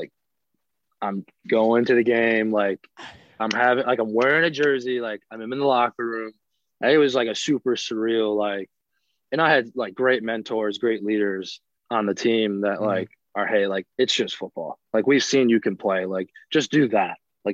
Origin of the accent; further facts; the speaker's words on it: Wisconsin, United States; why am I not playing against Wisconsin, my home state, in their home stadium to go beat their ass?